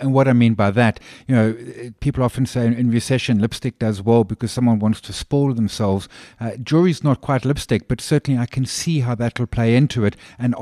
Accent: Durban, KwaZulu-Natal, South Africa; I grew up in Durban. It was a part of my youth.

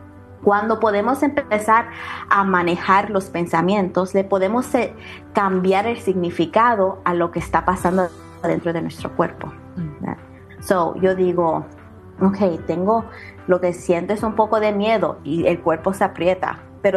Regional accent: Puerto Rico; now in Texas, United States; soy de Puerto Rico, pues este año cumplo 17 años aquí en Texas

